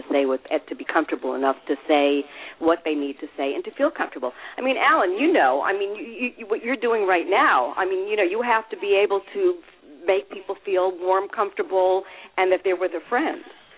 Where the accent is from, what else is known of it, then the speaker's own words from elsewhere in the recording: New York, United States; I came from New York and from radio, so I've been doing radio on and off for years